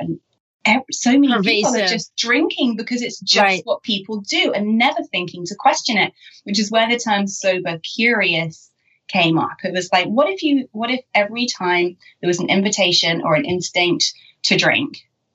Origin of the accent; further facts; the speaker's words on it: United Kingdom; But being being British and coming from a kind of journalism, that means I was drinking most like every week, you know, several nights a week.